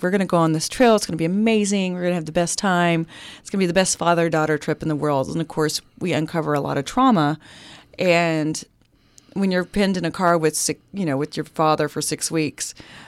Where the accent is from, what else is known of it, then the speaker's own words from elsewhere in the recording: Oklahoma, United States; We're both Cherokee from Oklahoma.